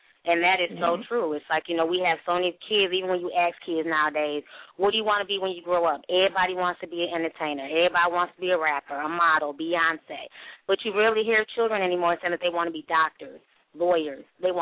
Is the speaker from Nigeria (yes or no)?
yes; Nigeria; You know, like many people know or don't know, I'm Nigerian. I have Nigerian parents.